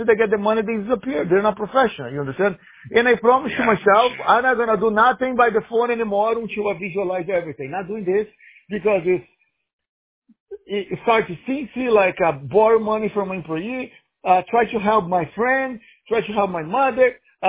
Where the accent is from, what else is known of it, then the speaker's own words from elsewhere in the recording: United States; No, I'm an American citizen. I'm American, my brother.